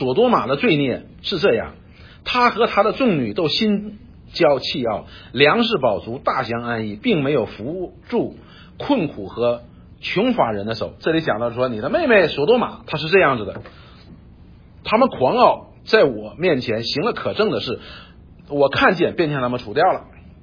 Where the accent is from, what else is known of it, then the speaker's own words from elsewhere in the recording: China; 我们中国人是这样说，你正是你母亲的女儿